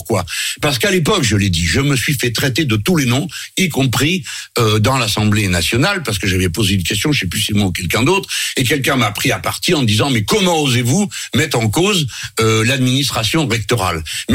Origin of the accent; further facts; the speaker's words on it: France; Deuxième chose, nous sommes des Français, donc nous écrivons des textes.